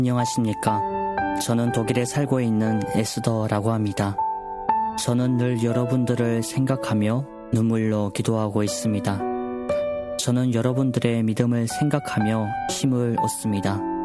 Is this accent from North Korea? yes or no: yes; North Korea; 저희 고향에 계시는 북조선에 계시는 성도님들께서도